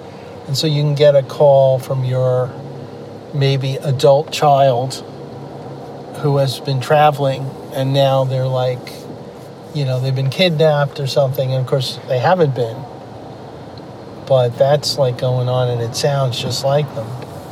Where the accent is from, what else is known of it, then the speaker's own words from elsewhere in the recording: New York, United States; I'm from New York, you know, the New York area.